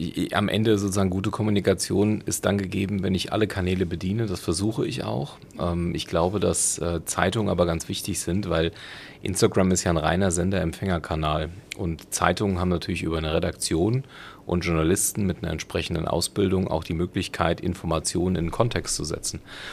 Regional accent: Taunusstein, Hesse, Germany; also born or lived in Wiesbaden; Taunusstein ist ja meine Heimatstadt. Ich bin da geboren, also geboren bin ich in Wiesbaden, aber ich bin in Taunusstein aufgewachsen und habe mein Leben mit Ausnahme im Studium, da war ich mal weg, in Rom und in Mainz. Aber eigentlich immer dort gelebt.

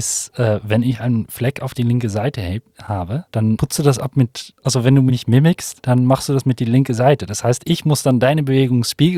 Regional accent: Netherlands; German is a second language; now in Berlin, Germany; ich komme aus den Niederlanden und da habe ich beim Schüleraustausch ein Mädchen kennengelernt. Und ja, damit wohne ich hier zusammen, hier in Berlin. Und deswegen habe ich noch ein bisschen Akzent.

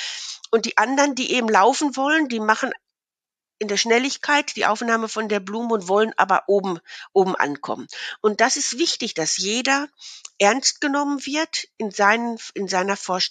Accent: North Rhine-Westphalia, Germany; lebe ja nicht an der Küste hier im Münsterland, ist ja schön Inland und was ich nie früher und also von meinem aufgewachsen bin ich im Ruhrgebiet, also für mich war das Meer nicht Teil meines Lebens.

